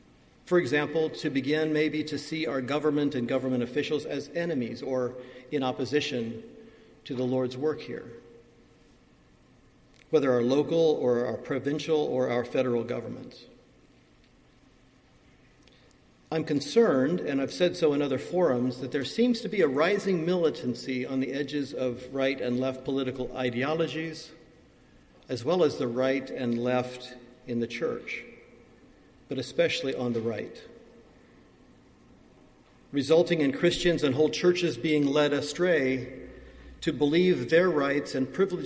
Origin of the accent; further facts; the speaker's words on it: United States; I'm an American, so I can say stuff like that, I think.